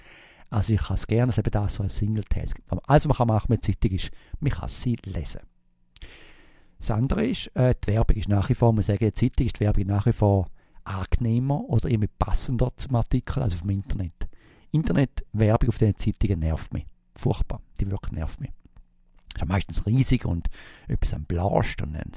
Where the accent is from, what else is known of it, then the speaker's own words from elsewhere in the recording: Switzerland; da wisst ihr ja auch schon, was wir sind, als Schweizer Nationalpark oder Schweizer Berggebiet